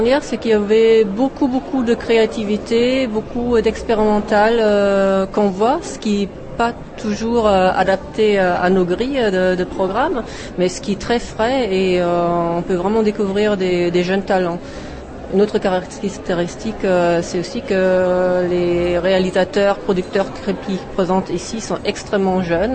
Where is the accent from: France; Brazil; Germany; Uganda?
Germany; French is a second language; je suis allemande